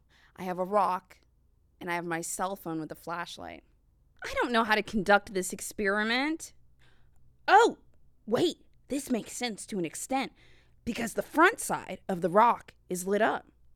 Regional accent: Virginia, United States; I'm from Virginia.

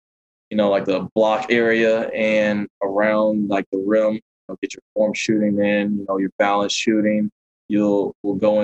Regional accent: North Carolina, United States; And then growing up in North Carolina, it's hard to pass up on ACC.

